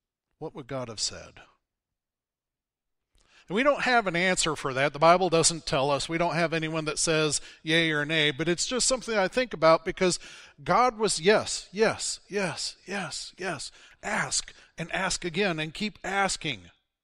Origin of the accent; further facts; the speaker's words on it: Missouri, United States; He was very respectful, but please understand I'm from Missouri, so that's what comes into mind.